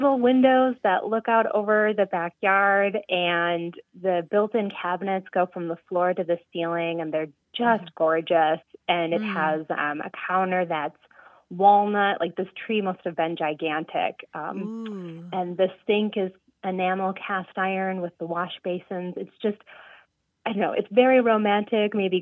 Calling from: Columbus, Wisconsin, United States; I'm calling from Columbus, Wisconsin.

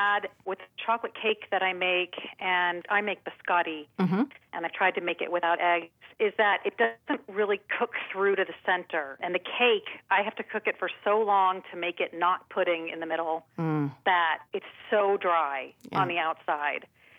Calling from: Meridian, Idaho, United States; Meridian, Idaho.

